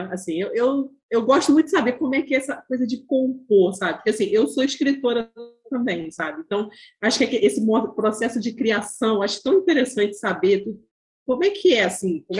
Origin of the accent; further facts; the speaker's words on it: Rio de Janeiro, Brazil; meu avô era baiano, mas eu sou carioca mesmo.